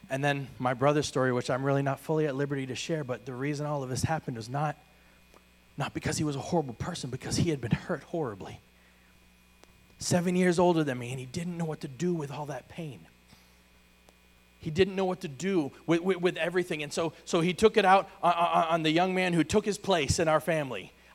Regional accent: East Coast, United States; I grew up on the East Coast, so I've stood in the ocean when the tide has ripped me out farther than I wanted to be.

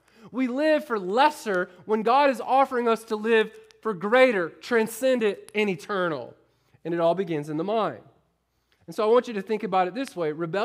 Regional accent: Florida, United States; I grew up in Florida, so we used to go to Publix

